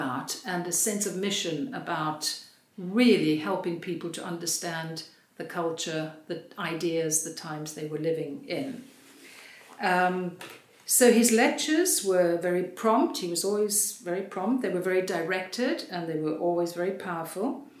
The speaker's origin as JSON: {"language": "English", "country": "South Africa", "tie": "born or raised there", "said": "I grew up in South Africa. I was a final year student at the University of Cape Town in 1968"}